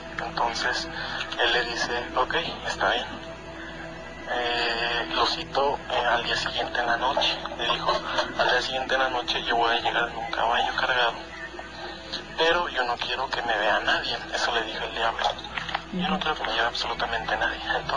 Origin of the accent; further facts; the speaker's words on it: Cuanajo, Michoacán, Mexico; yo soy originario acá de Michoacán, exactamente de Cuanajo, que queda aproximadamente a 15 minutos de Pátzcuaro.